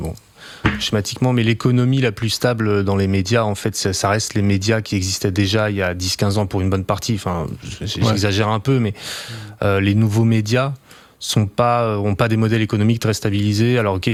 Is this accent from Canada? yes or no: no; Brittany, France; Moi, en Bretagne.